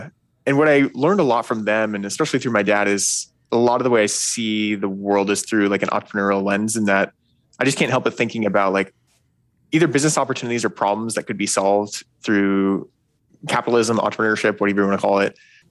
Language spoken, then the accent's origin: English; Eugene, Oregon, United States; But yeah, I grew up in Eugene, Oregon, middle class family.